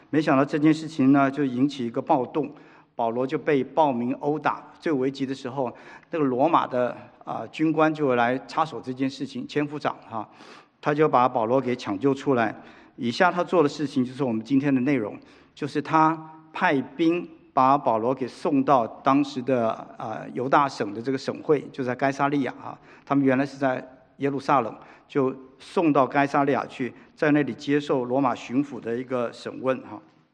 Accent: Taiwan; moved away as an adult; now in Los Angeles, United States; 我呢，我一生住过两个地方，我在台湾出生跟成长，1978年来到美国，已经超过40年。

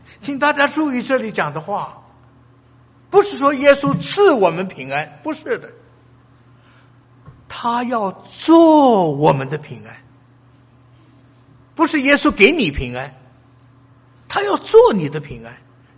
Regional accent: China; 我们中国人，我们有我们的，有我们的宗教啊，我们还有

